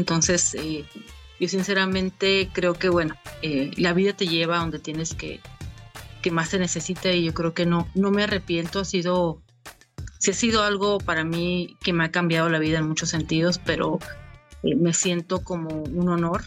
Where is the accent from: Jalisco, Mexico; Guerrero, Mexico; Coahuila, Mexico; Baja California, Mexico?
Baja California, Mexico; Yo soy originaria de Baja California